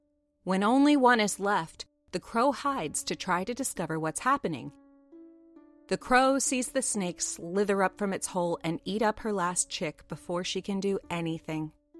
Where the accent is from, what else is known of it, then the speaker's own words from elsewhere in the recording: Los Angeles, California, United States; As I'm from Los Angeles, I was also familiar with many folk tales from the native peoples of the western United States.